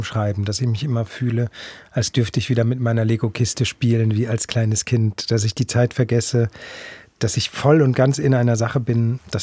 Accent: Plettenberg, North Rhine-Westphalia, Germany; Attendorn ist in der Nähe von Plettenberg, wo ich groß geworden bin. Das ist in der Nähe, grob gesagt, von Hagen am Rande des Ruhrgebiets.

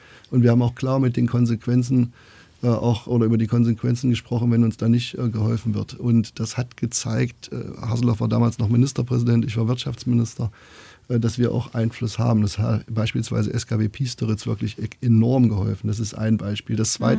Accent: Saxony-Anhalt, Germany; meine Heimat Sachsen-Anhalt

